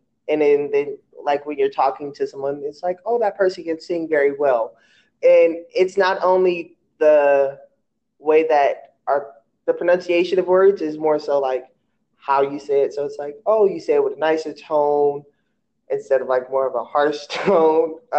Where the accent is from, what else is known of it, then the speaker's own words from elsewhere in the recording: Los Angeles, California, United States; I'm like, yes, I am from Los Angeles, California. Yes, I'm African American, black, whatever you want to call it.